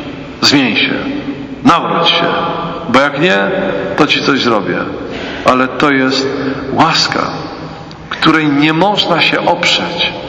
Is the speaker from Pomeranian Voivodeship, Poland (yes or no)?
yes; Pomeranian Voivodeship, Poland; ja pochodzę z Pomorza, to znaczy Kaszub, taki zimny i twardy.